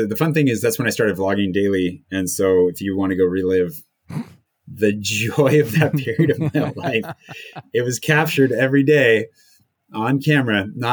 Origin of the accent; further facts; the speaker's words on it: United States; And I was like, cool, I'm American. It's not that easy.